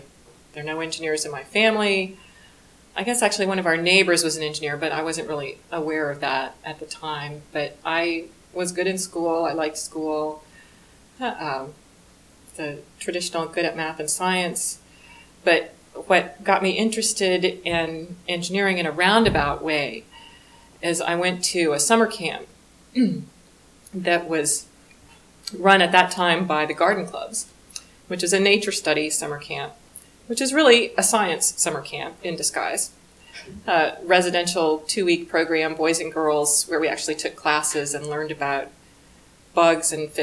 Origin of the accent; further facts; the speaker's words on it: Lynchburg, Virginia, United States; I was born and raised in Lynchburg, Virginia.